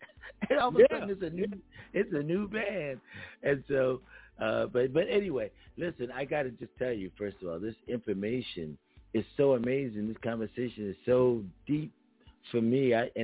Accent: Philadelphia, Pennsylvania, United States; because growing up in Philadelphia, and I used to play at a place

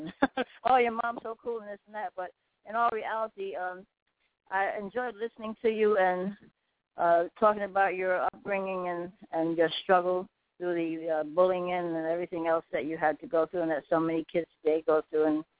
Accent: New York City, New York, United States; I was raised in the Bronx in New York, and I was kind of out there.

